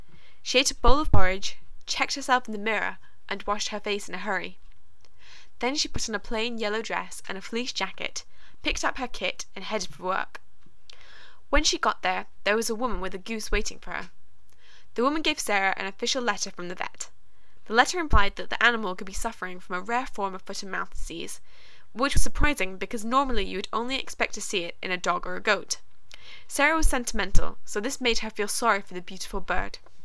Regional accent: Hamburg, Germany; accent: mixed; also born or lived in Manchester, United Kingdom; I was born in Manchester in 1987, and both my parents come from that part of the country, and so I was there until the age of 5, at which point I moved to Hamburg, Germany, and I attended an international school there, so that's probably why my accent sounds a bit mixed up.

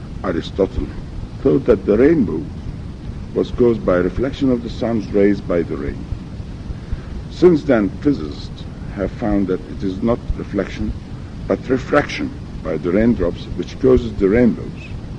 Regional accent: Cairo, Cairo Governorate, Egypt; also born or lived in Switzerland; I was back home in Egypt when my father was transferred in Egypt in 1945, and since then I lived in Cairo.

